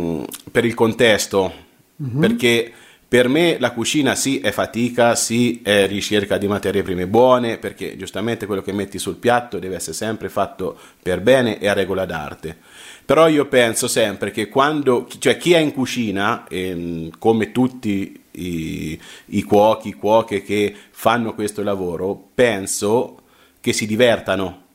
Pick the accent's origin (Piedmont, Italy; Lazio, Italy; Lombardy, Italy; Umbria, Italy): Umbria, Italy; Umbertide; born there; also born or lived in Mercatale; now in Camucia, Italy; sono nato ad Umbertide il 23 dicembre dell'84.